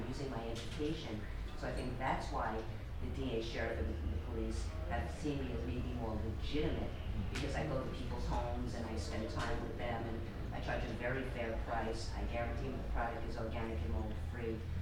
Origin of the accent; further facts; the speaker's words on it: New York, United States; And I'm from New York, and I just have a sense of where it's okay to kind of be and where it's not okay.